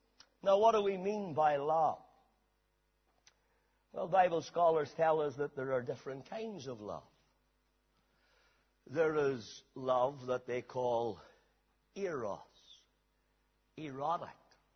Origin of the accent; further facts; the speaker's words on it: Banbridge, Northern Ireland, United Kingdom; You know, when I was growing up in Banbridge, one of my favorite places to be was the River Ban.